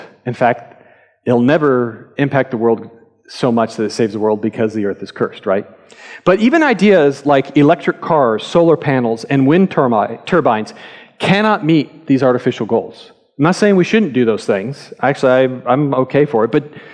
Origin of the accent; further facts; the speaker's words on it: California, United States; born there; moved away; California, my home state that I was born